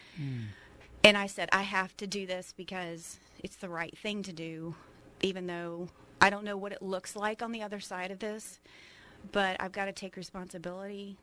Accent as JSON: {"language": "English", "town": "Greenville", "region": "South Carolina", "country": "United States", "tie": "born or raised there", "said": "Well, I grew up in the Greenville area and went to a Christian school, a wonderful Christian school, Southside Christian."}